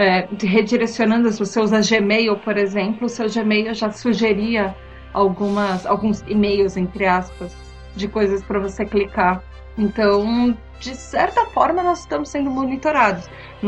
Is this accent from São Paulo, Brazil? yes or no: yes; São Paulo, Brazil; sou lá do PQP Cast, publicitária e jornalista de São Paulo.